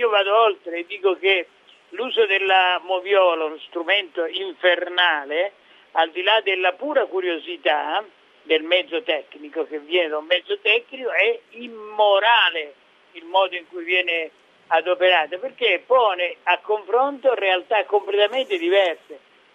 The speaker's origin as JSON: {"language": "Italian", "region": "Calabria", "country": "Italy", "tie": "born or raised there", "said": "molti miei compagni in Calabria, nel mio paesino, sono finiti in galera"}